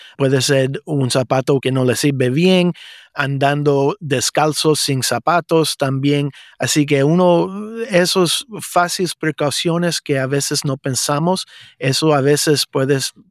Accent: Illinois, United States; Yo soy nacido en Illinois, de los suburbios de Chicago. Mi mamá nació en Cuba, así que por eso fue como yo aprendí español desde niño. Yo estudié en la Universidad de Illinois para college y también para la medicina.

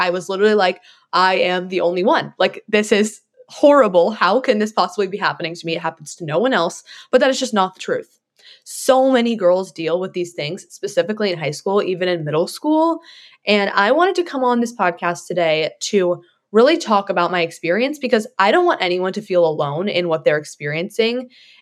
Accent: California, United States; I am originally from California, but I decided to go to College of Charleston for 2 years.

